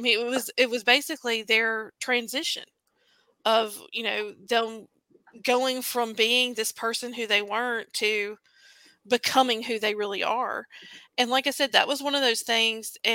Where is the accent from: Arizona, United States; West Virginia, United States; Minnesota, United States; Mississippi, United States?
Mississippi, United States; Brandon; Growing up in Brandon, Mississippi, we were all friends